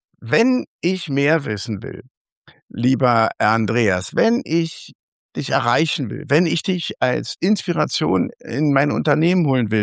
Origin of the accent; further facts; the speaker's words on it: Berlin, Germany; und übrigens als Berliner übrigens, das ist das Allerschärfste.